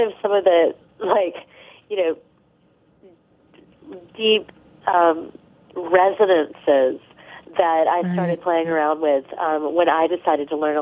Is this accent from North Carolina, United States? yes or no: yes; North Carolina, United States; I come from North Carolina originally, where there's a huge store put on kind of politeness and etiquette.